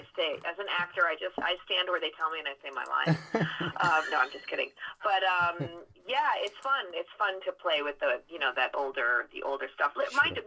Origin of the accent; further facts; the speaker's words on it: New York, United States; and I'm a New Yorker. We don't freak out when we see famous people.